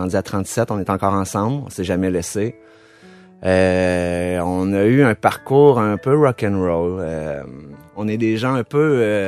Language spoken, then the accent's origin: French; Windsor, Quebec, Canada; also born or lived in Sherbrooke; Je suis né à Sherbrooke. Ma mère s'est divorcée d'avec mon père, j'avais 12 ans. Ça marchait pas vraiment bien avec mon père. J'étais allé vivre avec ma mère à Windsor. De fil en aiguille, j'ai été à l'école là-bas.